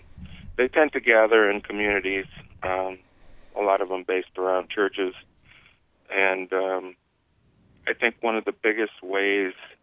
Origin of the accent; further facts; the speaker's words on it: Minneapolis, Minnesota, United States; I grew up in Northeast Minneapolis, which was kind of the enclave of the Ukrainian community in Minneapolis